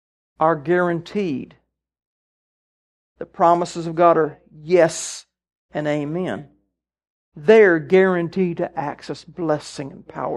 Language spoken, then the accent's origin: English; Tennessee, United States; I know of one guy I grew up with back in Tennessee.